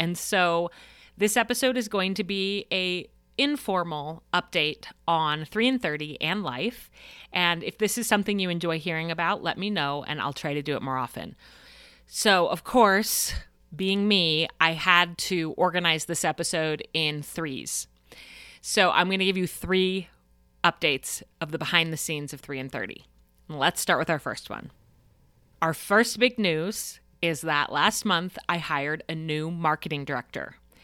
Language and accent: English; Denver, Colorado, United States; It's going to be hosted at my family home where I grew up in Denver, Colorado.